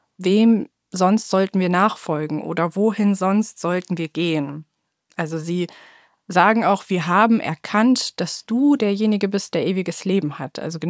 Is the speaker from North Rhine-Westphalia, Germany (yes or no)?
yes; Dülmen, North Rhine-Westphalia, Germany; Ich komme aus Dömen. Das ist eine sehr kleine Innenstadt